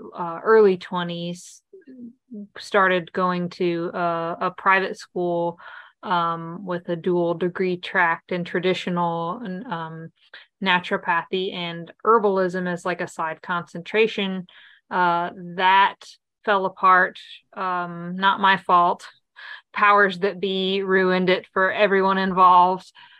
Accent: North Carolina, United States; I grew up in Western North Carolina.

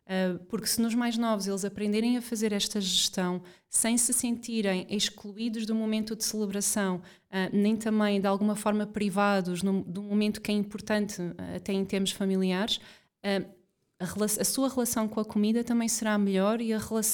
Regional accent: Portugal; e nós somos portugueses, celebramos à mesa, celebramos com a comida

